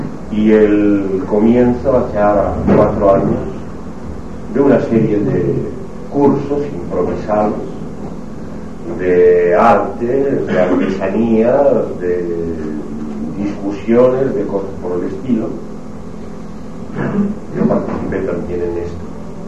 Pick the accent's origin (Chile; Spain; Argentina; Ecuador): Spain; Zamora, Castile and León; acabo de llegar ahora de mi tierra, de Zamora, donde había un cuartel viriato, en una de las puntas de la ciudad